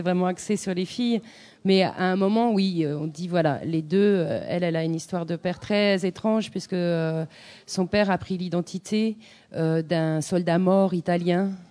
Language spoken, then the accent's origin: French; Normandy, France; Je suis normande, donc voilà, il fallait que je le place.